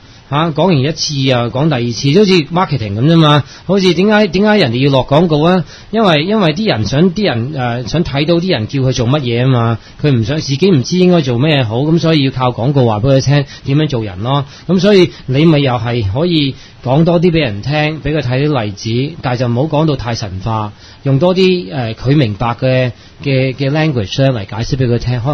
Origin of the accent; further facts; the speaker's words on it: United States; Cantonese is a second language; 我係美國嚟㗎嘛